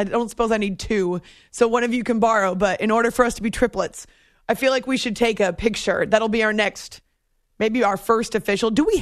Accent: New Hampshire, United States; I grew up in New Hampshire, obviously with mom. And so we've been following the Celtics for as long as I can remember.

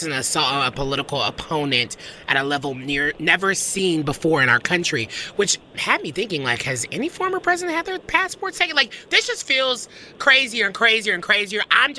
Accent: the South, United States; because I'm someone from the South

